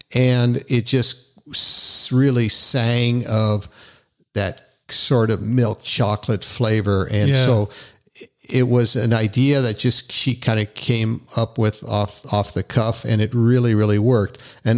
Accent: United States; So, being growing up as an American kid, we grew up on Hershey's chocolate

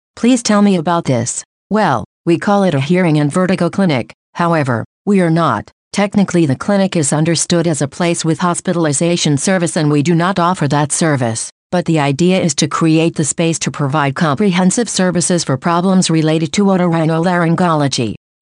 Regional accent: Mexico; I remember that my accent caught their attention a lot. They couldn't figure out if I was Mexican or what I was. They say it's very neutral.

